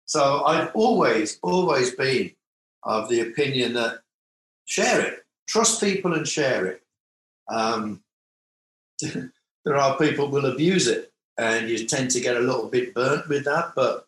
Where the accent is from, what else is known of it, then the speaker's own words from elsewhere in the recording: West Bromwich, West Midlands, United Kingdom; Growing up in West Brom, West Brom is obviously in the part of the industrial Midlands there.